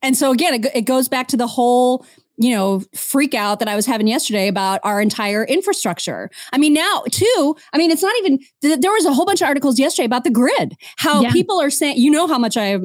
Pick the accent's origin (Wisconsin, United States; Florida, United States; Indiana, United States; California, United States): Indiana, United States; That's my neck of the woods. I grew up in northern Indiana.